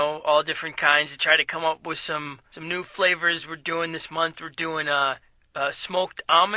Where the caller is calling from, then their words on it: Sweden; And I'm calling from Sweden.